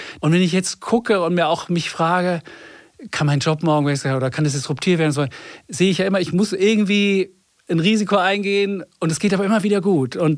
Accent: Leipzig, Saxony, Germany; ich bin in der DDR aufgewachsen, in Leipzig.

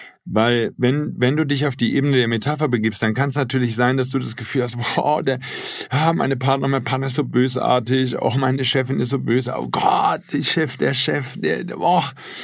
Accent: Wuppertal, North Rhine-Westphalia, Germany; Und das Neandertal war nicht so weit weg von meiner Heimat Wuppertal.

